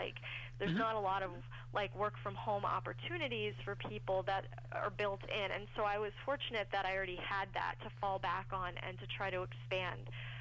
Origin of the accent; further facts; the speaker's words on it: Brooklyn, New York, United States; I grew up in Brooklyn, which is, New York is like the second most expensive city in the country.